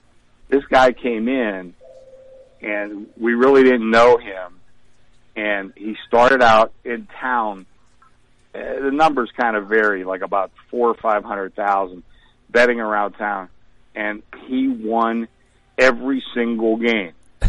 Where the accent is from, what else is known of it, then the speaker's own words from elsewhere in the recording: Pittsburgh, Pennsylvania, United States; But, you know, I'm from Pittsburgh. I've been to West Virginia a few times.